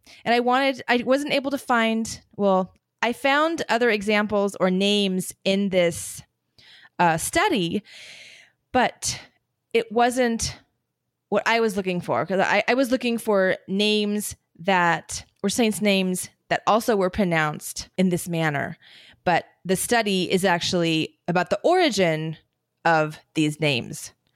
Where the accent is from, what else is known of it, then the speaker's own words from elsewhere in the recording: United States; As an American, even if I studied the exact same thing but studied it here in America, I would have seen that and said hagiography, right?